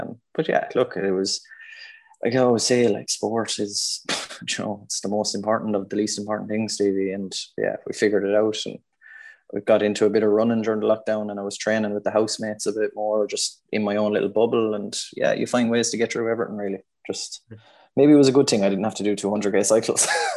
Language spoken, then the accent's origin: English; Drumban, Ireland; Great community up Church Drumban, big family of us in, 9 children, living across the road from the soccer field, down the road from the hurling field.